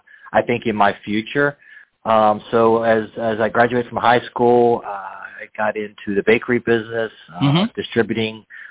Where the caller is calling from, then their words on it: Baltimore, Maryland, United States; I am in Baltimore, Maryland, where Celebrity School is headquartered.